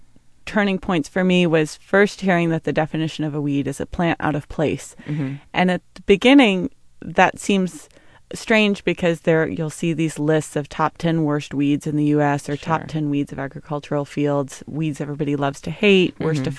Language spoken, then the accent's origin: English; Lexington, Kentucky, United States; I grew up in Lexington, born and raised.